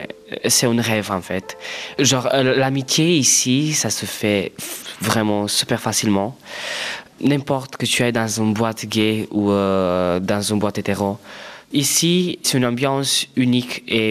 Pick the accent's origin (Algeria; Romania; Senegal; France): Romania; Bistrița-Năsăud; French is a second language; moved away as an adult; now in Brussels, Belgium; J'ai l'âge de 23 ans. Je viens de Roumanie, originale de Bistrița Năsăud.